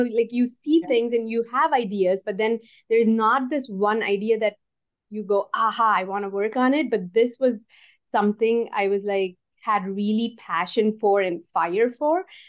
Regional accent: India; moved away as an adult; Growing up in India, that was something that comes from the culture.

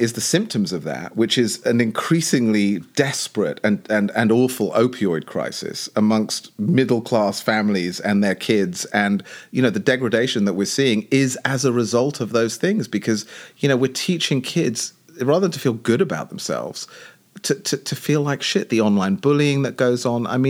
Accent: England, United Kingdom; being British, growing up in, you know, in England

